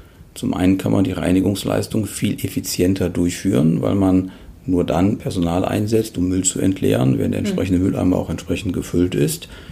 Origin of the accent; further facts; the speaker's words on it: Leverkusen, North Rhine-Westphalia, Germany; Ich komme aus Leverkusen. Ich bin ein Kind des Bayerwerkes.